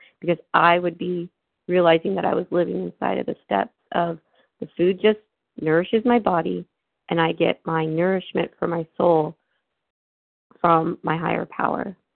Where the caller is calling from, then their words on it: Florida, United States; I'm calling from Florida.